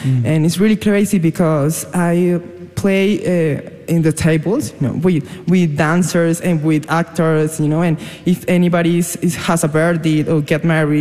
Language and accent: English; Barrancabermeja, Santander, Colombia; English is a second language; Yes, I grew up in Barranca Bermeja, Santander. It's a little town and beautiful, but really hot.